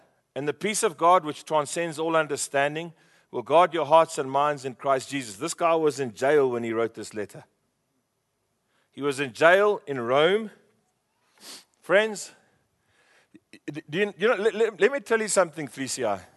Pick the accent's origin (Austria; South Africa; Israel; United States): South Africa; Free State; I grew up in the Free State on cold food. You grew up in an Indian home, I grew up in a white home.